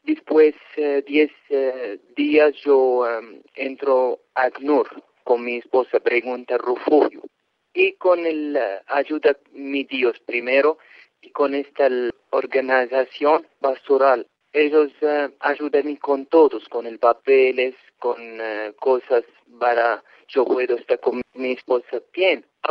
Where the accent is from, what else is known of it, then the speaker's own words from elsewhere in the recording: Syria; Spanish is a second language; moved away as an adult; now in Colombia; mi país es Siria. Mi país tiene una guerra muy, muy grande.